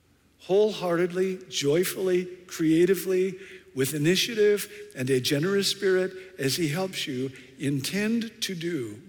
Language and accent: English; Rockford, Illinois, United States; I grew up in Rockford, Illinois, in a Swedish family, in a Baptist church, in a Midwestern town.